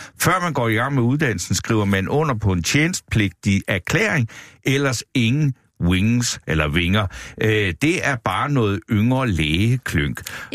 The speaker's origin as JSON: {"language": "Danish", "town": "Copenhagen", "region": "Capital Region of Denmark", "country": "Denmark", "said": "Jeg er københavner."}